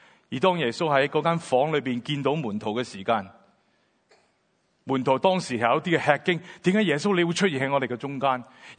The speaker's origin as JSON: {"language": "Chinese", "country": "China", "said": "我们中国人喜欢拜神，初一十五去拜神"}